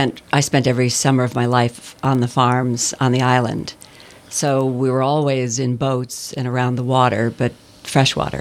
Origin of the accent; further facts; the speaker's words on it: New York, United States; I grew up in upstate New York.